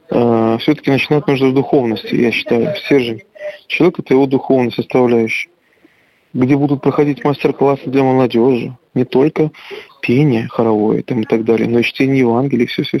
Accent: Belarus; мы, белорусы и русские, мы единый народ.

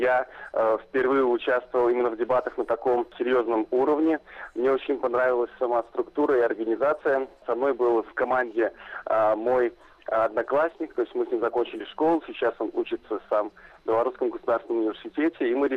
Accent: Vitebsk, Vitebsk Region, Belarus; я из Витебска, он из Минска.

